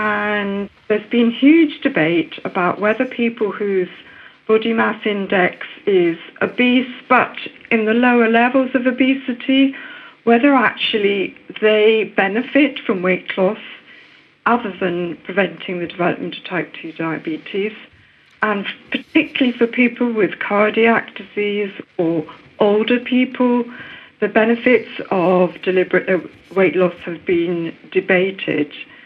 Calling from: Aberdeen, Scotland, United Kingdom; Hello, Norman. We are welcome from Aberdeen.

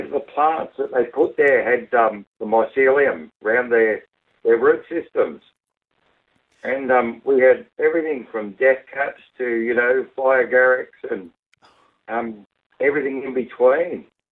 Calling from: Victoria, Australia; Oh, I'm calling from central Victoria. Beautiful, freezing cold and very wet and frosty and icy at the moment.

